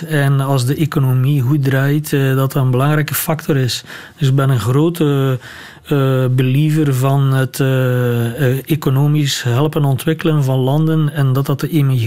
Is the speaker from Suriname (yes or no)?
no; Belgium; België is heel onderschat en wij als Belgen waarderen ons land te weinig.